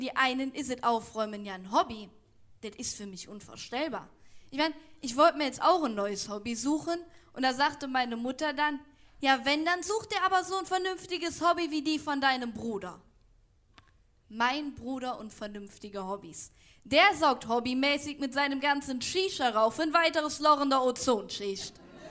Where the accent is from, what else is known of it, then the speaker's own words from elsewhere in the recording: Aachen, North Rhine-Westphalia, Germany; Ich komme aus Aachen.